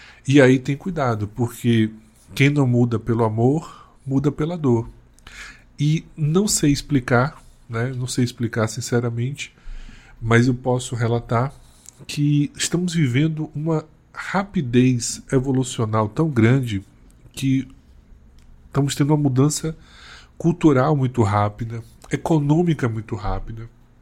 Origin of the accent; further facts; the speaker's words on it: Northeast Region, Brazil; Sou nordestino, então aqui é um mês também de muita alegria do São João